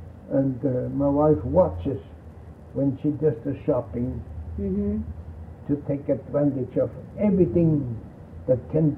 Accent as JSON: {"language": "English", "town": "Munich", "region": "Bavaria", "country": "Germany", "second_language": "English", "moved": "yes", "said": "Of course, she come from a big city like myself. I come from Munich, and so did she."}